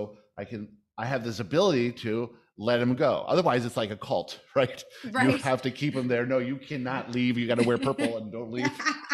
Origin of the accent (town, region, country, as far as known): Vancouver, British Columbia, Canada; born or raised there; also born or lived in South Africa